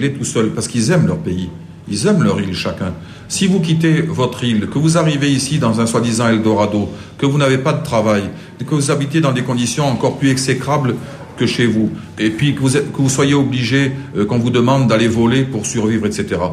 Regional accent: Millau, Occitanie, France; moi, je suis originaire de l'Aveyron par mon père. Si demain, chez moi, à Millau

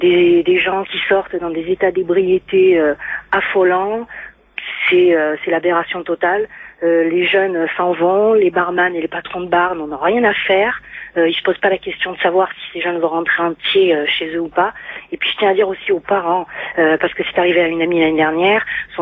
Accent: Avignon, Provence-Alpes-Côte d'Azur, France; De toute façon, je suis d'Avignon.

